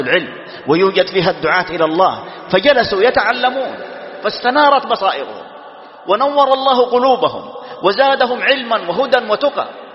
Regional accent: Saudi Arabia; في بلادنا المملكة العربية السعودية

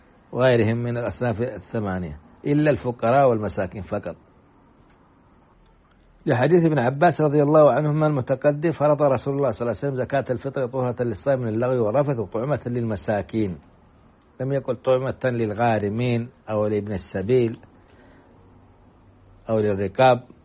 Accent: Saudi Arabia; وأن يديم علينا على بلادنا السعودية أمنها وإيمانها وقيادتها

